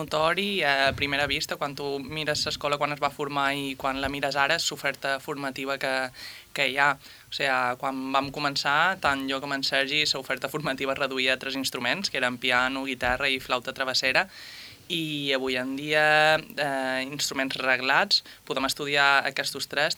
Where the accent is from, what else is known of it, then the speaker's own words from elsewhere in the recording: Silla, Valencian Community, Spain; nosaltres som de Silla i coneixem també molt l'entorn